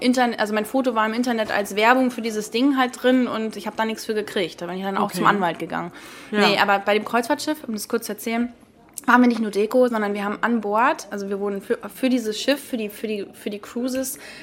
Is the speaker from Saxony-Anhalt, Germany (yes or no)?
no; Lübeck, Schleswig-Holstein, Germany; now in Heilshoop, Germany; Ja, also ich komme ja eigentlich aus Lübeck und ich habe da einen ganz normalen Verwaltungsjob gehabt.